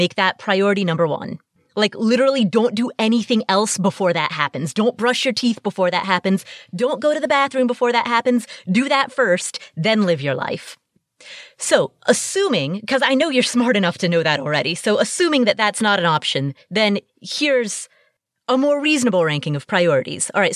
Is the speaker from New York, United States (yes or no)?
no; Cincinnati, Ohio, United States; He moved from California to Cincinnati, my hometown